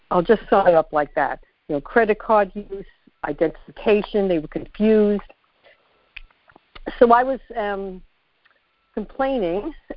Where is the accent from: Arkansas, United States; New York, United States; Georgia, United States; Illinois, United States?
New York, United States; New York City; I'm a debtor. I'm a debtor from New York City.